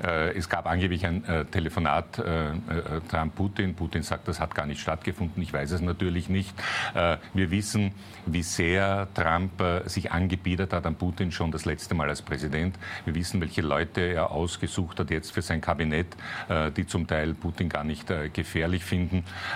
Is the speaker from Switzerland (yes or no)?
no; Austria; Wir als Österreicher unterstützen militärisch nicht, weil wir militärisch neutral sind